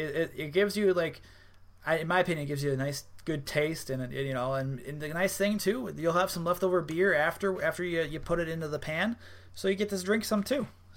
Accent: Wisconsin, United States; I started talking about brats, and I love brats. I'm from Wisconsin.

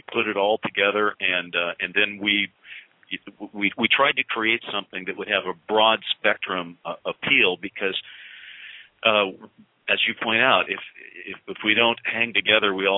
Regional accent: Hollywood, California, United States; look, I come from Hollywood where – you know, in Hollywood, you write a first script and it's not done.

